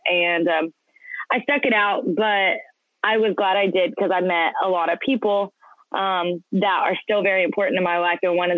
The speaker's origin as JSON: {"language": "English", "region": "Oklahoma", "country": "United States", "tie": "born or raised there", "moved": "as an adult", "said": "I am 22 now. I am originally from Oklahoma. I was born and raised there, spent all of my life up until I was about 21 there."}